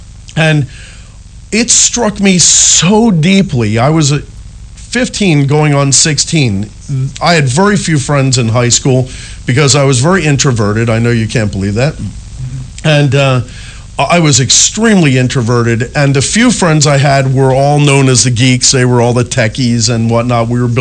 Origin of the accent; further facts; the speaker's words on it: Cherry Hill, New Jersey, United States; someone in high school who lived in a very high dollar neighborhood across the street from the one I grew up in Cherry Hill